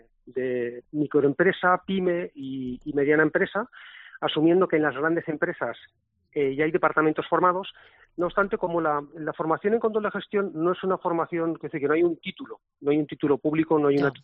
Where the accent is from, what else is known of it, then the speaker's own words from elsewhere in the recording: Zaragoza, Aragon, Spain; una parte pequeña somos de Zaragoza y otra parte viene de fuera